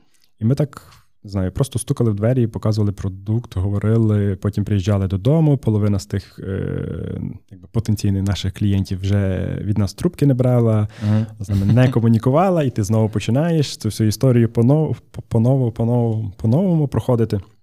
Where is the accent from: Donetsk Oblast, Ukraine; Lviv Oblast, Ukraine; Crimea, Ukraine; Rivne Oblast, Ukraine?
Lviv Oblast, Ukraine; Lviv; Ось, коли ми зі Львова, то це для нас кожен раз якась поїздка така, типу відрядження в Київ